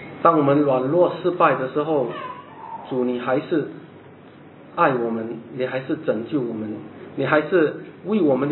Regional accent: China; 我们中国人不愿意行医色，我们不要让他看到。

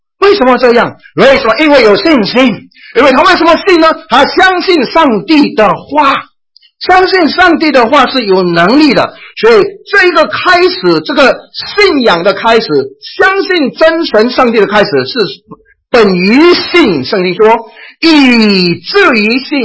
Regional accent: China; 叫做我们中国人的这个沙粒啊

